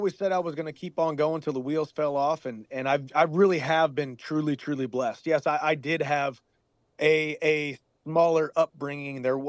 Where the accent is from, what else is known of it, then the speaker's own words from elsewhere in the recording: Missouri, United States; Even if I walked on to Mizzou, where I wanted to go in my home state of Missouri